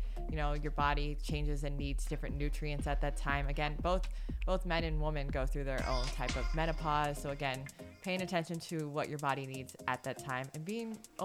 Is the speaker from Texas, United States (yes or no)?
no; Cincinnati, Ohio, United States; We just got back from Cincinnati, Ohio. That's actually my hometown where we spent Thanksgiving.